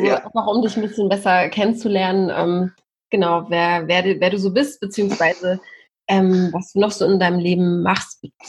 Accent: Mülheim an der Ruhr, North Rhine-Westphalia, Germany; Aus Mühlheim an der Ruhr komme ich.

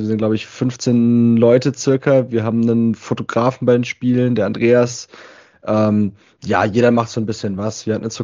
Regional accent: Baden-Württemberg, Germany; Also ich komme aus der Nähe von Stuttgart.

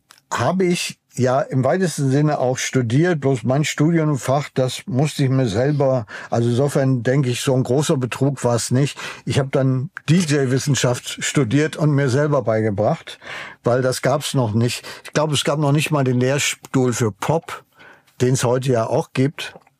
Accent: Münster, North Rhine-Westphalia, Germany; born there; In Münster, wo ich geboren bin

